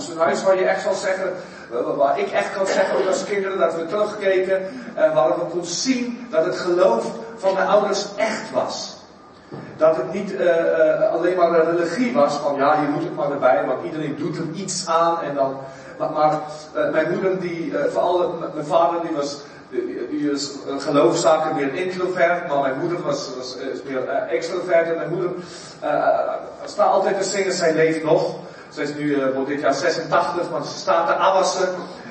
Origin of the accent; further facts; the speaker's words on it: South Africa; ik ben geboren in Zuid-Afrika van Nederlandse ouders. Mijn ouders zijn geëmigreerd in de 50er jaren naar Zuid-Afrika uit Nederland. Maar mijn vader en moeder hebben elkaar daar ontmoet. En al getrouwd en alle kinderen zijn daar geboren.